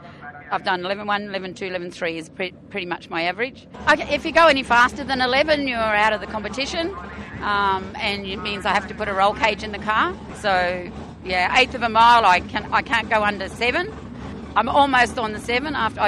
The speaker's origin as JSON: {"language": "English", "town": "Alice Springs", "region": "Northern Territory", "country": "Australia", "said": "I'm from Alice Springs."}